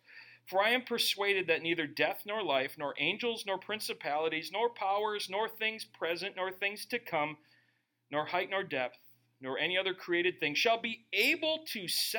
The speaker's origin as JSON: {"language": "English", "region": "Minnesota", "country": "United States", "said": "I'm from Minnesota. Everyone's a Christian in Minnesota."}